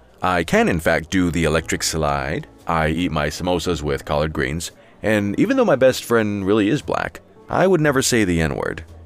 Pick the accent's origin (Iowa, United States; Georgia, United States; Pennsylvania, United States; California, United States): California, United States; Oakland; English is a second language; I grew up in Oakland, California, and I learned to speak English by listening to rap music.